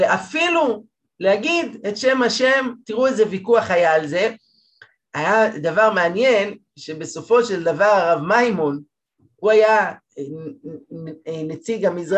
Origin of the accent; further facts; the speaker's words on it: Jerusalem, Jerusalem District, Israel; כילד גדלתי בירושלים